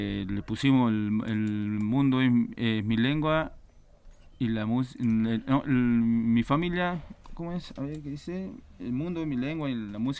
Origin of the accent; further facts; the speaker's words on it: Salta, Argentina; nosotros somos salteños, le digo, ¿y dónde queda eso? Me pregunta ella.